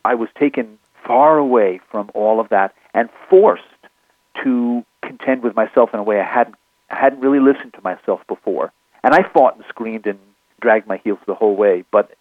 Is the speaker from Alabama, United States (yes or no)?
no; New York, United States; born there; now in Taos, United States; And I was born in New York, and I've lived within honking distance of cities my whole life.